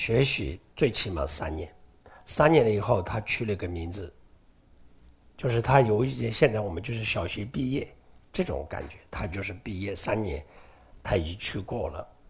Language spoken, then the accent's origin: Chinese; Tibet, China; 那你既然我们西藏人的父母的概念的话